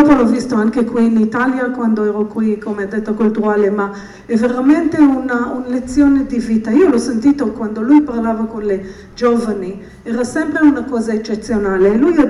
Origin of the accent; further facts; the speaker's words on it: Israel; Italian is a second language; siamo cresciuti tutti noi in Israele